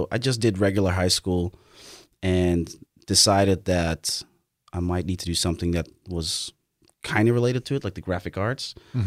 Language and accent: English; Nieuwegein, Utrecht, Netherlands; I come originally from the Netherlands, from a small town called Nieuwegein.